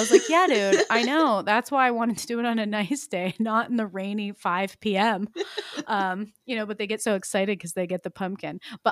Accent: Pennsylvania, United States; So I grew up in Pennsylvania. And I grew up in the country, so there was like literally no other families around us.

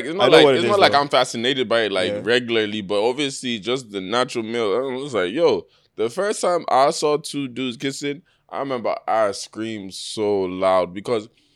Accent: Atlanta, Georgia, United States; So like, I grew up in the South in Atlanta.

